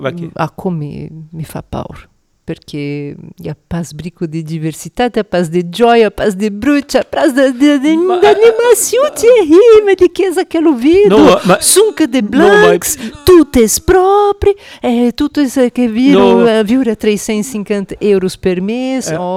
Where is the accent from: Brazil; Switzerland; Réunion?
Brazil; Je suis brésilien